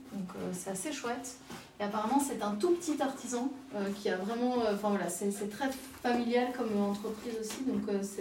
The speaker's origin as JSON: {"language": "French", "country": "Belgium", "said": "parce que oui, je suis belge."}